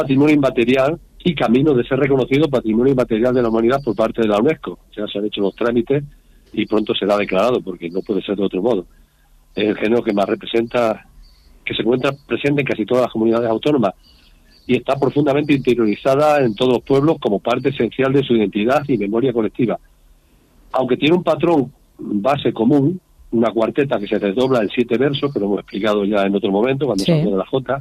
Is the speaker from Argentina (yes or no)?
no; Madrigal de la Vera, Extremadura, Spain; Ocasión de disfrutarlo en muchas ocasiones aquí en mi pueblo de Madrigal de la Vera